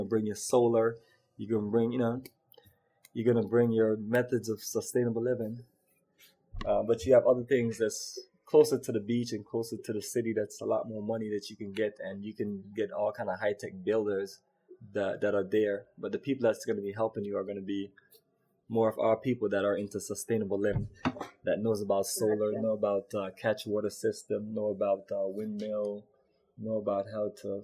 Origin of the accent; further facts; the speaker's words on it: Jamaica; moved away; It just remind me of this, you know, family culture of growing up in Jamaica, and the culture that was broken since we got here.